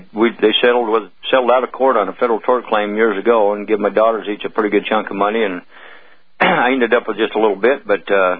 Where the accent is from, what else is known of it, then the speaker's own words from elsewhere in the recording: Iowa, United States; Sorry, Iowans. I mean, that's my home state, but that's what I feel about it.